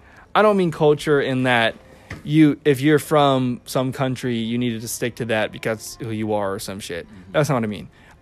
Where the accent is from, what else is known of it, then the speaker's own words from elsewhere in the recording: California, United States; It's hard for me as a Californian.